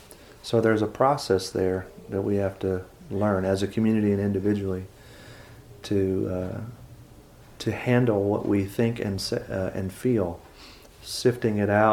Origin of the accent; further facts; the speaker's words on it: Henryville, Indiana, United States; And I come from Henryville, Indiana